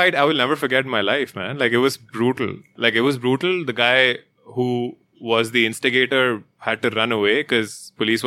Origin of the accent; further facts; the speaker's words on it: Bihar, India; If you're my friend and we're from Bihar, I would be calling you Vidurva, a Vidurva.